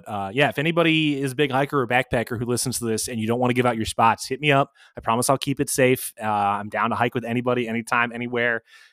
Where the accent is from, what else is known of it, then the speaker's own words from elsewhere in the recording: Chicago, Illinois, United States; also born or lived in California; I grew up in Chicago and I was in Boy Scouts and stuff. But, you know, camping around there, like you drive 8 hours just to get to see some trees.